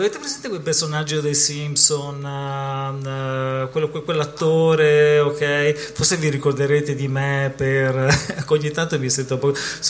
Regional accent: Belluno, Veneto, Italy; now in Bologna, Italy; Vengo da Bologna, okay, cioè abito a Bologna, anche se da cognome forse i veneti presenti capiranno che sono un veneto, un po' più a nord di qua, vengo da Belluno e abito in un quartiere a Bologna che si chiama La Bolognina

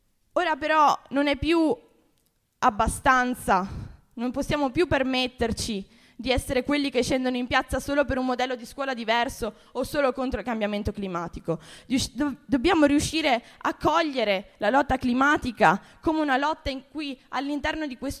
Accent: Venice, Veneto, Italy; Io vengo da Venezia

